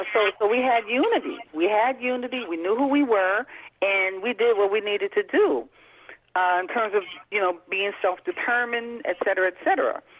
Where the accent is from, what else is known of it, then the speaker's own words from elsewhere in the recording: Brooklyn, New York, United States; when I was growing up in Brooklyn, black folk and Puerto Ricans were